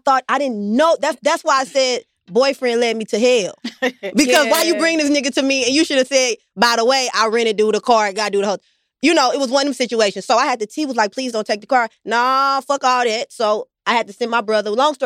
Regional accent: St. Louis, Missouri, United States; This was all in St. Louis. You know I'm from St. Louis.

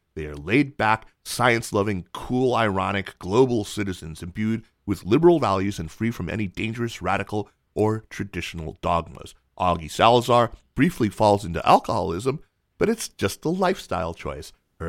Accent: Manchester, North West England, United Kingdom; I'm from Manchester, mate.

